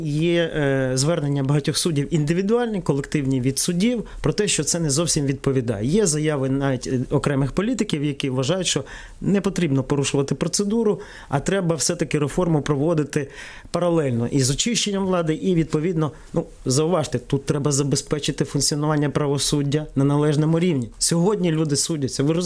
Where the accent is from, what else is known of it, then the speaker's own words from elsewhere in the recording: Lviv, Lviv Oblast, Ukraine; Західна Україна, я львів'янин